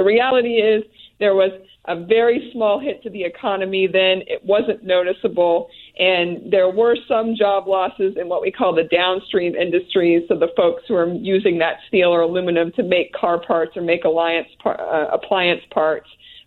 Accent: Pennsylvania, United States; I mean, I'm from Pennsylvania

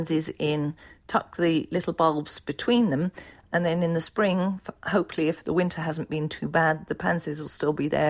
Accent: England, United Kingdom; I'm English.

